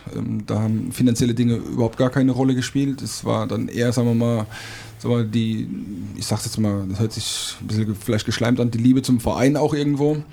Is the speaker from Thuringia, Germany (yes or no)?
no; Leimen, Baden-Württemberg, Germany; Ich wollte wieder zurück in die Region. Ich bin gebürtiger Leimener.